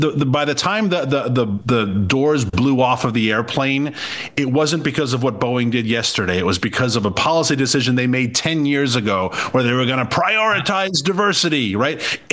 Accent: New York, United States; And Governor Hochul in my home state of New York does this.

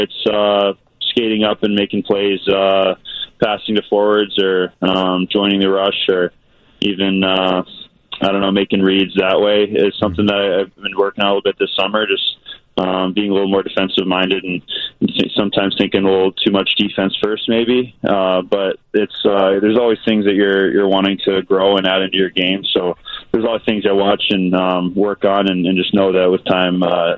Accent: Columbus, Ohio, United States; born or raised there

